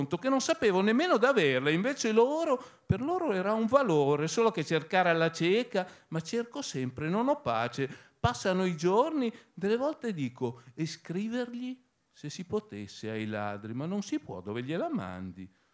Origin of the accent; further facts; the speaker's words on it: Parma, Emilia-Romagna, Italy; sono di Parma, ho 48 anni compiuti da poco